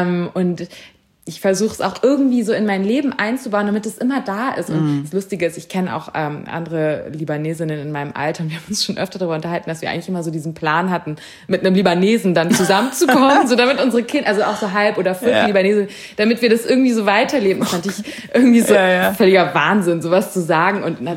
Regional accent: Germany; dass ich Deutsch bin, ist offensichtlich. Und ich bin in Deutschland geboren.

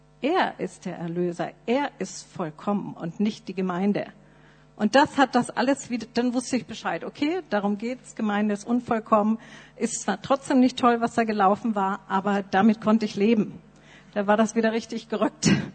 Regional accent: Nuremberg, Bavaria, Germany; meine Eltern waren in der Baptistengemeinde in Nürnberg. Das ist mein geistliches Zuhause, da bin ich aufgewachsen in der Sonntagsschule und Jungscher Freizeiten.

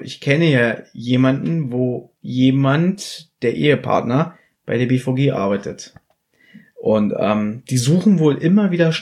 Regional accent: Berlin, Germany; Ich bin am Südstern aufgewachsen.

